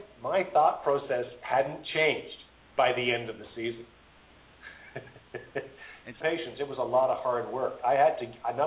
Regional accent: Canada

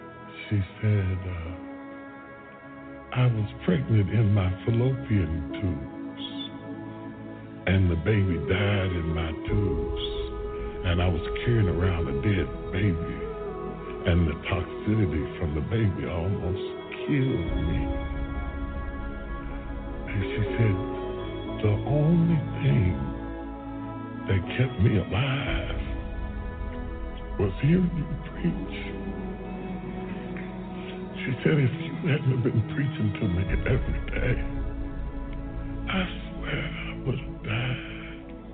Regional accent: West Virginia, United States; I'm a country boy. I'm from West Virginia. I don't know nothing about this big time stuff.

